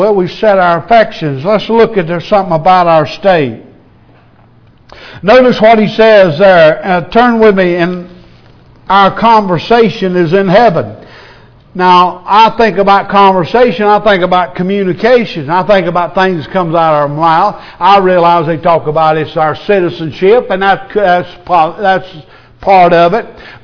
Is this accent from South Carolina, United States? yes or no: no; Boston, Massachusetts, United States; They can talk Boston. We're from Boston.